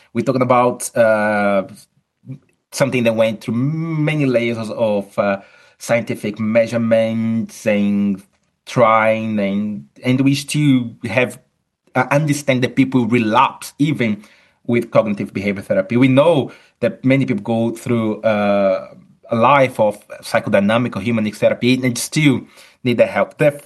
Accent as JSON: {"language": "English", "country": "Brazil", "lives_now": "United Kingdom", "said": "I'm originally from Brazil, although I'm academic at the University of Chichester in the UK."}